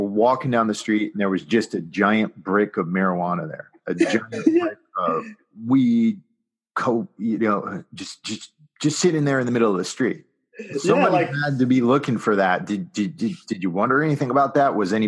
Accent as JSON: {"language": "English", "region": "Connecticut", "country": "United States", "tie": "born or raised there", "said": "I grew up in Connecticut"}